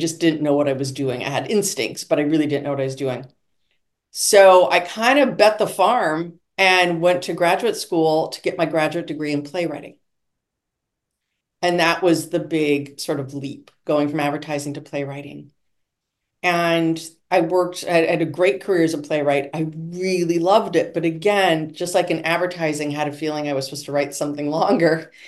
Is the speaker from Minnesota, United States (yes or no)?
yes; Duluth, Minnesota, United States; I grew up in Duluth, Minnesota.